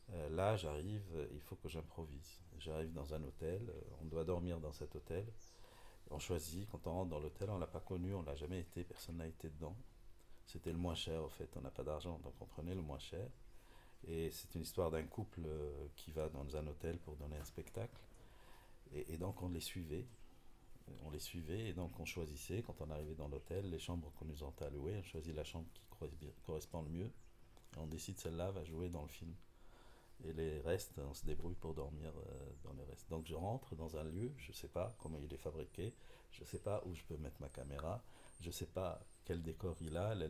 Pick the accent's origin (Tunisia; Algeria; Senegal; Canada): Tunisia; also born or lived in France; En 2007, j'ai quitté la France, je suis rentré en Tunisie